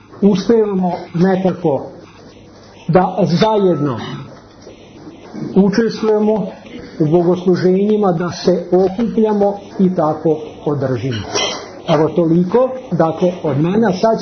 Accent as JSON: {"language": "Serbian", "town": "Zrenjanin", "region": "Vojvodina", "country": "Serbia", "tie": "born or raised there", "said": "Rodom sam iz Banata, tačnije iz Petrovgrada, kako Mađari kažu Bečkereka, Noć Bečkerek ili Veliki Bečkerek. Petrovgrad, današnji Zrenjanin."}